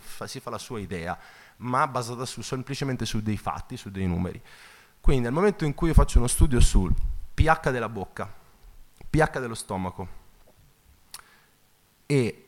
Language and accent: Italian; Tuscany, Italy; Io vengo dalla Toscana, cioè da me se uno viene e mi dice andiamo a mangiare la Fiorentina